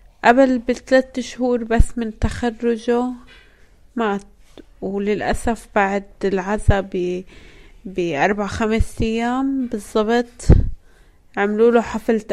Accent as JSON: {"language": "Arabic", "country": "Palestine", "said": "ببساطة لأنه يمكن لأنه إحنا فلسطينيين"}